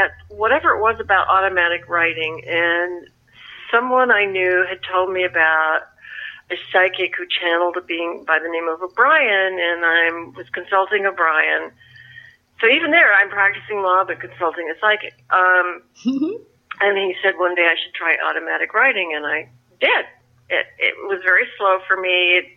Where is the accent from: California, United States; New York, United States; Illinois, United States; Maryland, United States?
Illinois, United States; Well, I grew up in Illinois.